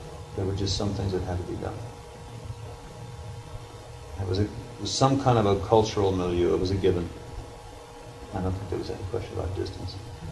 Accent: California, United States; Growing up in Southern California, everything is 2, 3, 4 hours away.

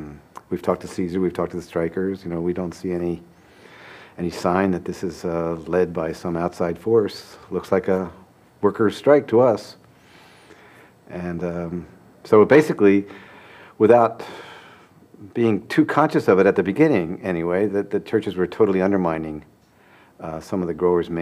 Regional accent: Pennsylvania, United States; I grew up in Pennsylvania, and where there were a lot of farm workers, but I was just, because I was a city boy, I was just not aware of it.

